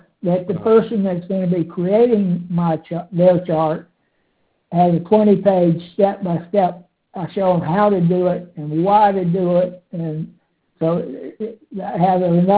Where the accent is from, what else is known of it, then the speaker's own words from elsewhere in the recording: Tennessee, United States; And I grew up Baptist in Tennessee.